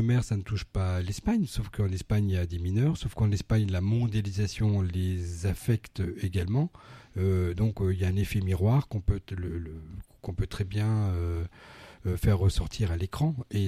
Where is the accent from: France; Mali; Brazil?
France; Grand Est; je suis lorrain